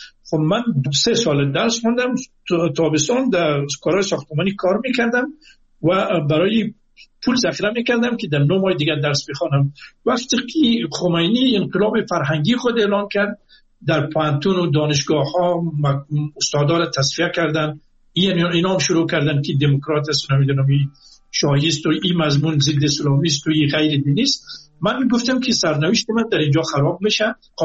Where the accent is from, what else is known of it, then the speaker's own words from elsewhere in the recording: Afghanistan; من از افغانستان آمدم